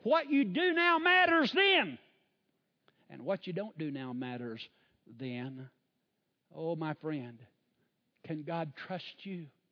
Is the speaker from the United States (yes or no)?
yes; Dry Holler, Missouri, United States; I grew up down in Dry Holler, which is off of Chestnut Ridge. Dry Holler runs into Bull Creek. Bull Creek into Lake Taneycomo. So we were raised along Bull Creek in Dry Holler.